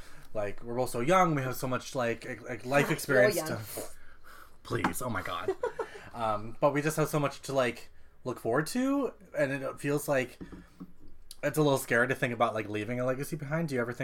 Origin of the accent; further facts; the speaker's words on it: United Kingdom; But I'm British, and I like to eat crumpets